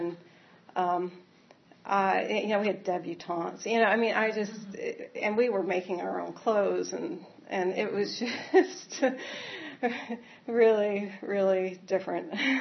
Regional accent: Canada; born there; You know, I was born in Canada.

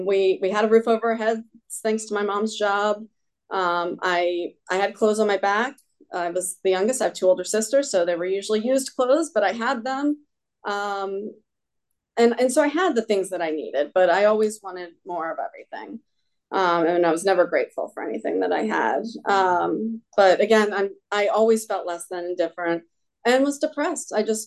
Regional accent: Washington, District of Columbia, United States; I grew up in Washington, D.C. In a very affluent neighborhood, but I grew up very poor.

